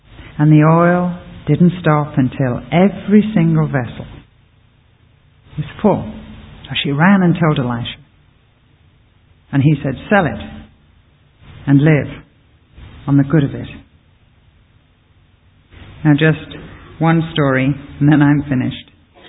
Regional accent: England, United Kingdom; However, fortunately, I'm English, and I take orders well.

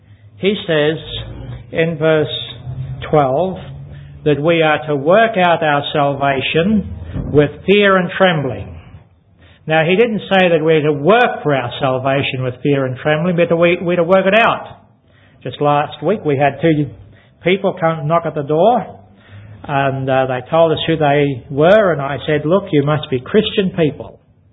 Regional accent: Ballarat, Victoria, Australia; I was brought up in the Ballarat area where there's lots of gold found.

